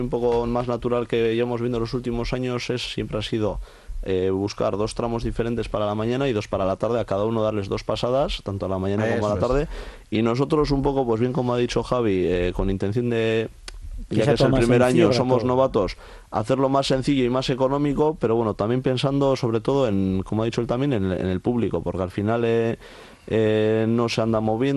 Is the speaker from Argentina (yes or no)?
no; Guernica, Basque Country, Spain; yo soy de Guernica